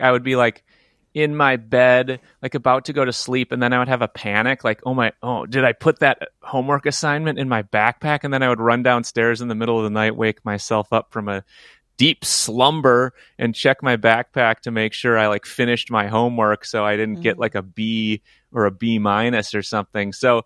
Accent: Midwest, United States; it's like I grew up in the Midwest, you know, and there is certainly that like, you know, be tough, don't be soft kind of mentality

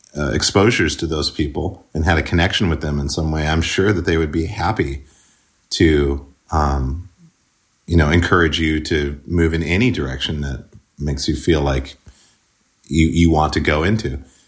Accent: Montana, United States; especially growing up in Montana, it was like, you know, 99% white

